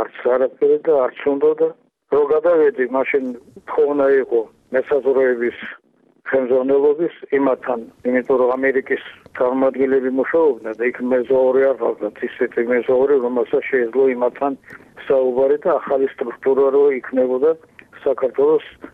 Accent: Tbilisi, Georgia; born there; მაგრამ მე ხომ თბილისში დავიბადე, კაცო.

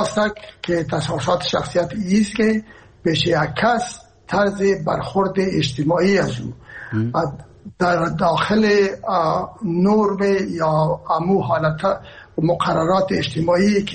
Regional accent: Herat, Afghanistan; ما که هستم از هرات هستم و پدر مادر من هرات هستن،

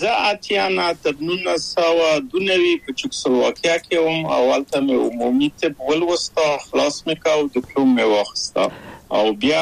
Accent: Kabul, Afghanistan; moved away as an adult; also born or lived in Czechoslovakia; زه له کابل په یو دولتي بورس چکسلواکیا ته راغلم

